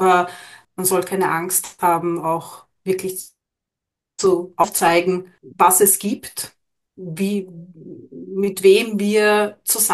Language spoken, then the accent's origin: German; Vienna, Austria; wir sind in Wien geboren und mit dem Aufwachsen in Wien